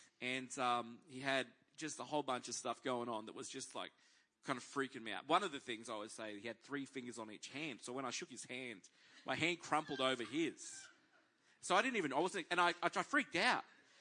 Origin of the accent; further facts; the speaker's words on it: Toowoomba, Queensland, Australia; now in Woodridge, Australia; I didn't know what Woodridge was because I was from Toowoomba.